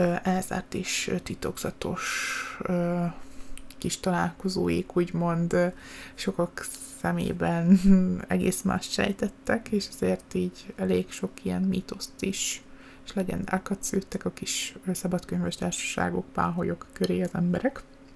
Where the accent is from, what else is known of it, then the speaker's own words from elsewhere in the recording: Pécs, Baranya, Hungary; mint tudjátok, én pécsi vagyok.